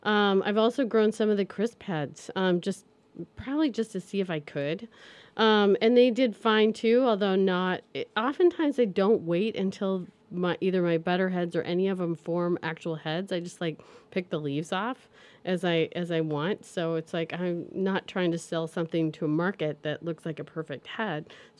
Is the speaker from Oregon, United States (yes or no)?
yes; Oregon, United States; it's not like when I grew up in Oregon, you know, zucchini was like, you couldn't give it away.